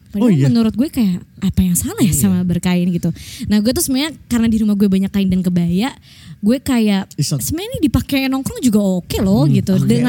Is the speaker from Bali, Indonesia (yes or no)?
yes; Bali, Indonesia; basicnya gue orang Bali